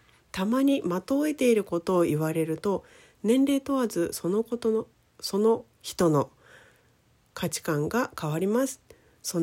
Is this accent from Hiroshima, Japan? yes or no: no; Nagasaki, Japan; 実は私が長崎出身っていうので